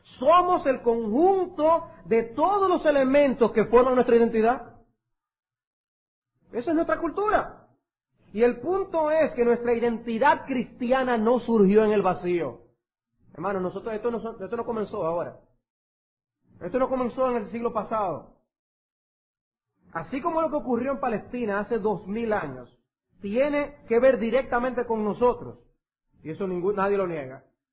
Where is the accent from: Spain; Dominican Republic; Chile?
Dominican Republic; la realidad es que como dominicanos arrastramos un sinnúmero de cualidades y de idiosincrasias